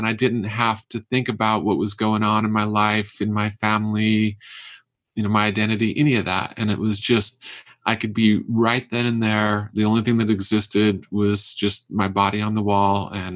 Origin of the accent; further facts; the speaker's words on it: Utah, United States; Growing up in Utah, I couldn't even picture traveling until later in life.